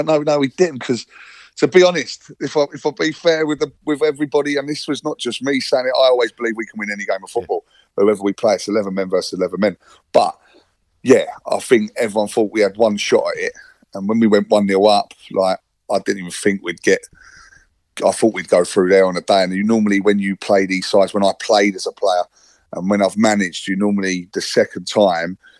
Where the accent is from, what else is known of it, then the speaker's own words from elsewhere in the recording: Harefield, London, United Kingdom; also born or lived in Norfolk; now in Berkshire, United Kingdom; I don't now live out in Berkshire, but yeah, it was because it was a local club, as in Harefield, Middlesex, where I'm from, born and bred.